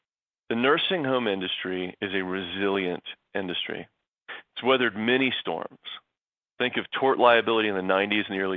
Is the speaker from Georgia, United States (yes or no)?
no; Nashville, Tennessee, United States; I am a senior living lawyer at Polsinelli, and I hail from Nashville, Tennessee.